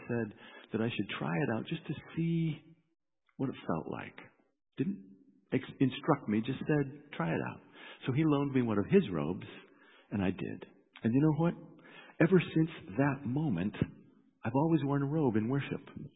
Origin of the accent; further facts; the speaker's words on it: Montana, United States; also born or lived in Berkeley, California, United States; I was this hippie from Berkeley, California. Even though I'd grown up in Montana, they looked at me pretty weird